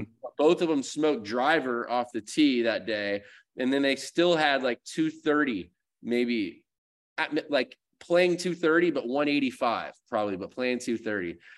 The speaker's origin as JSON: {"language": "English", "region": "Florida", "country": "United States", "tie": "born or raised there", "said": "But he was gracious enough to come and play in my charity event in Florida at my hometown."}